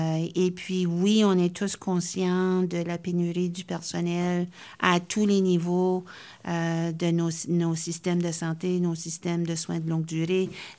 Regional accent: Moncton, New Brunswick, Canada; moi, j'ai grandi à Moncton. J'ai grandi dans les années du fameux Marilyn Jones et puis tout le débat linguistique qui s'est passé dans ce contexte-là.

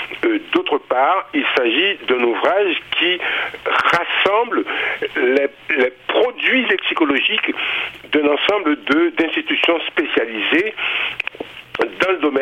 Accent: Haiti; j'ai fait une recherche à partir du mot « dodine » que j'ai connu durant mon enfance en Haïti

